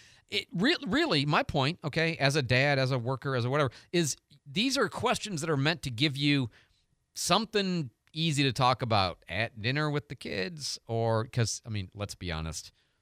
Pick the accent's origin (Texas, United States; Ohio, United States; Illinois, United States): Illinois, United States; now in Florida, United States; And I'm actually a little embarrassed because I'm from Illinois. And, I mean, I've been from a lot of places, but Illinois is still, like, home to me.